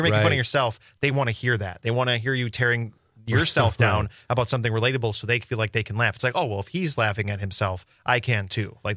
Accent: Milwaukee, Wisconsin, United States; And so it's like an hour to them, 2 hours to where I grew up. And so I'm from Milwaukee, and so I guess it's convenient. I mean, I'm a big city person.

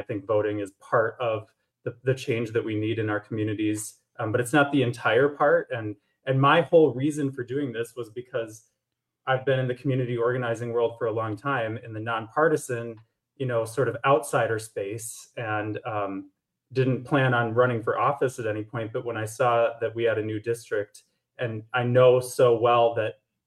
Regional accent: Eau Claire, Wisconsin, United States; I was born and raised in Eau Claire.

